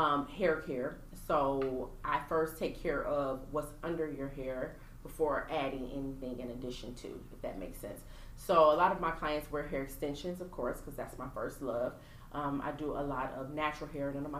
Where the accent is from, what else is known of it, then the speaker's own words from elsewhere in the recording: Pontiac, Michigan, United States; I'm from Pontiac, Michigan, but the area that I lived in at the time